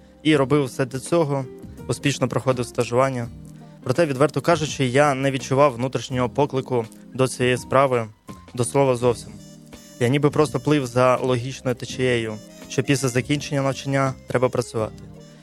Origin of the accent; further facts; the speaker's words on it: Kyiv, Ukraine; born there; народився в Києві в 98-му році, в грудні. Я з дитинства є віруючий. Я є членом Євангельської протестантської церкви «Благодать» в місті Києві.